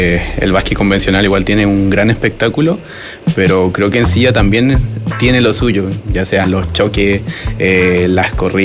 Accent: Calbuco, Los Lagos, Chile; como somos de Calbuco, igual era muy lejos y los recursos no estaban a disposición

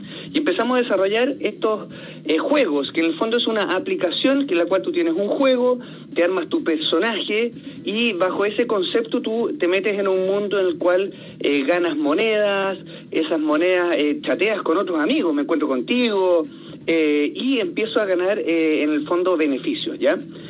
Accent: Chile; acá en Chile, en el fondo nosotros volviendo a nuestro país

